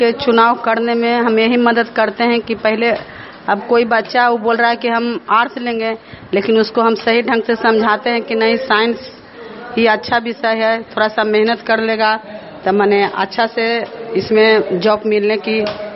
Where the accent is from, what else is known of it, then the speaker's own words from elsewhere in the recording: Khapura, Bihar, India; खपुरा ग्राम के रहने वाली हूँ, जिला नालंदा।